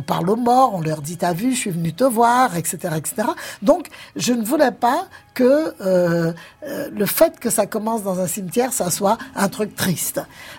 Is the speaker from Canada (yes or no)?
no; Guadeloupe, France; je précise que je viens de la Guadeloupe